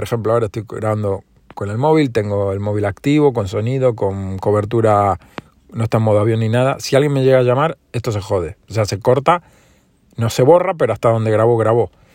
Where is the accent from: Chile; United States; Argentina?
Argentina; now in Spain; o como yo lleva más años vivido en España que en Argentina, y también soy español, aparte de argentino